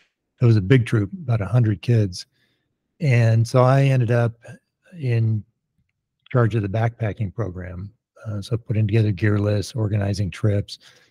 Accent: California, United States; also born or lived in Massachusetts; now in Bend, United States; I grew up in California, and then moved when my parents got divorced to the East Coast, Massachusetts.

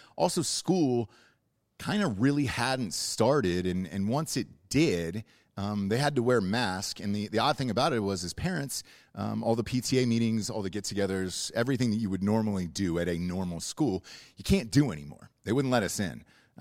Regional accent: Georgia, United States; And I was like, well, I grew up in Georgia. I think I'm fine with that heat.

